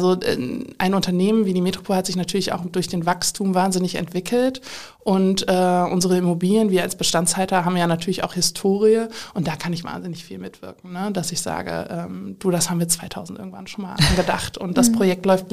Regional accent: Cologne, North Rhine-Westphalia, Germany; born there; ich als gebürtige Kölnerin meine Heimat zu sehr vermisse.

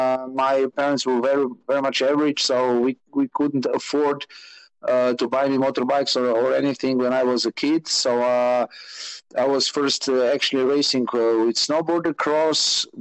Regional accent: Maribor, Drava, Slovenia; English is a second language; because I'm from Maribor, Slovenia.

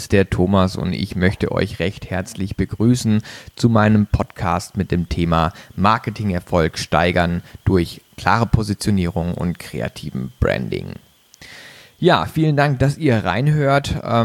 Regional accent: Baden-Baden, Baden-Württemberg, Germany; moved away as an adult; ich bin mittlerweile 35 Jahre alt, bin aufgewachsen in Baden-Baden, einem kleinen Örtchen in der Nähe vom Schwarzwald, also ich komme aus dem Süden Deutschlands, habe mein Abitur da gemacht auf einem Wirtschaftsgymnasium

